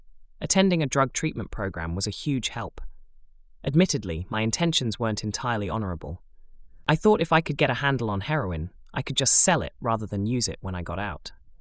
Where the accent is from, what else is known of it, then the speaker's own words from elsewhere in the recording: Portsmouth, South East England, United Kingdom; Growing up in Portsmouth, I was told I was naughty at home, school, and by social workers.